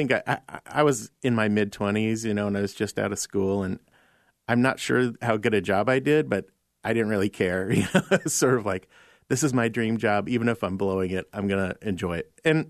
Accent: Iowa, United States; And I was a kid and growing up in Iowa and always interested in art and stories and not that great at sports because I was a short little guy.

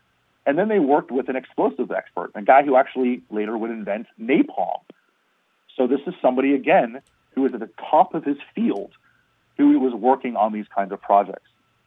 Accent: Miami, Florida, United States; I'm from South Florida, I'm from Miami.

